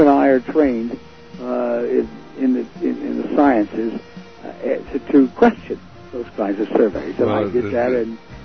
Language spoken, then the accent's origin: English; California, United States; born there; Well, as you might know, I was born in California.